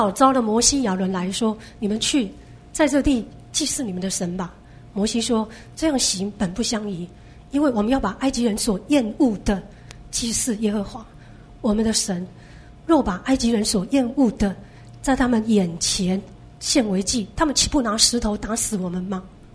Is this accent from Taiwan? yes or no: yes; Taiwan; 我们台湾人懂得洗澡什么时候？100年前才会洗澡